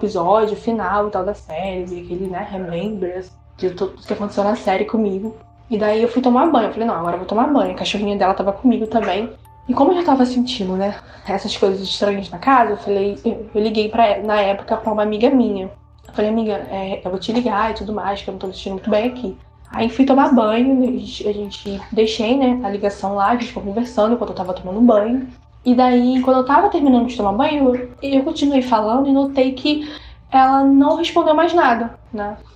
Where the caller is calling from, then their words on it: Rio de Janeiro, Brazil; tenho 20 anos, sou do Rio de Janeiro, capital.